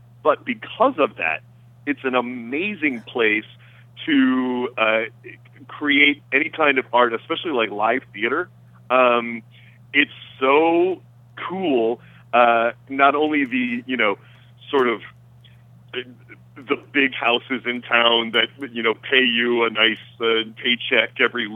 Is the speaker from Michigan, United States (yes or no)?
yes; Detroit, Michigan, United States; Trust me, I grew up in Detroit, so I laugh at it along with you, all of us great Northerners.